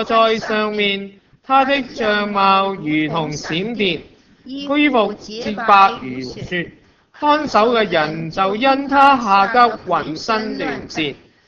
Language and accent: Cantonese; China; 而家我哋中国人已经改变好多咯